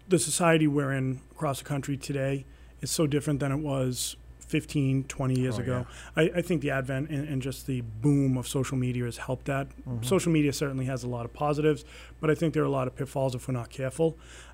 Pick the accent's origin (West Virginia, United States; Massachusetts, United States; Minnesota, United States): Massachusetts, United States; Stoneham; Yeah, I grew up in Stoneham. My mother raised four boys by herself.